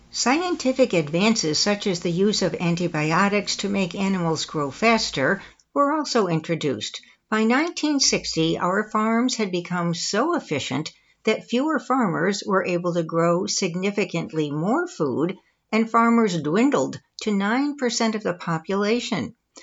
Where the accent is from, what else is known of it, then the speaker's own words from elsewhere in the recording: Connecticut, United States; When I was growing up in Connecticut, my mother bought corn, poultry, and tomatoes from the farm next door.